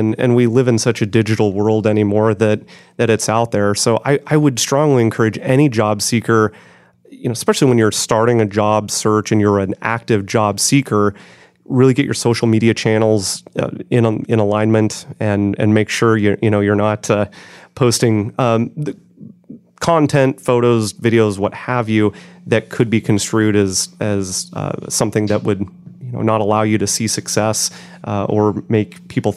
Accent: Salem, United States; One of my best friends is a dentist in my hometown of Salem.

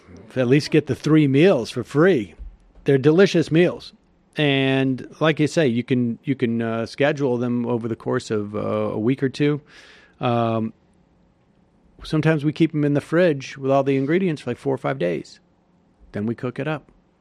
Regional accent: Worcester, Massachusetts, United States; Look, I grew up in Worcester, Massachusetts.

